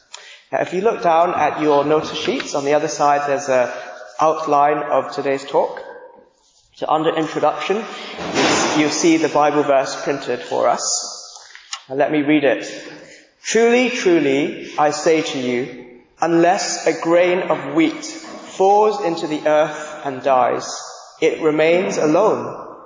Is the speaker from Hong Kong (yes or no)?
yes; Hong Kong; as Phil said, and I work here at the Aldersgate Talks. I grew up in Hong Kong, and I'm of ethnic Chinese descent, and yeah, my family still live there, and they are Christians.